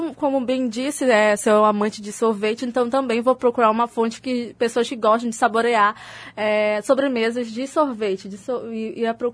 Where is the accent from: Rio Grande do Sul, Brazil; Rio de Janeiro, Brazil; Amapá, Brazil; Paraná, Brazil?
Amapá, Brazil; por mais que eu sou daqui, do Amapá, não conhecia o bacuri